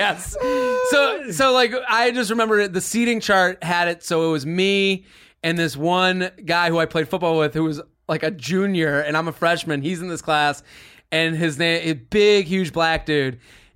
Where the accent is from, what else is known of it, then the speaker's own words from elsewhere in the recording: Needham, Massachusetts, United States; I'm from Needham, outside of Boston. So I went to Needham High.